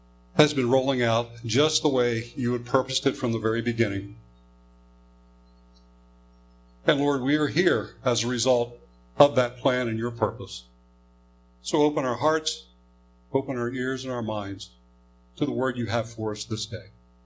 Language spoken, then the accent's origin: English; Maryland, United States; I grew up in Maryland, just north of Baltimore, and I remember attending Sunday school and church from first grade all the way up through senior high.